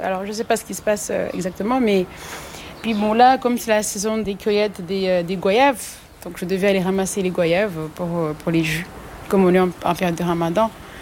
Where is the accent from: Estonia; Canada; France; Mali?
France; Je suis française et je suis fière de l'être. Parce que j'ai hérité de ça depuis ma mère, ma grand-mère, et ainsi de suite.